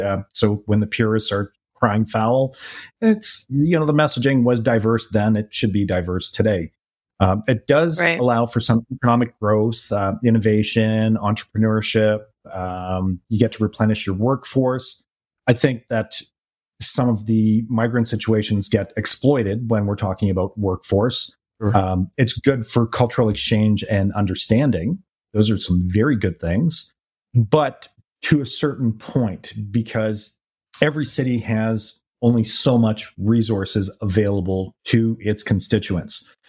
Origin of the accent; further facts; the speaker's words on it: Canada; as a Canadian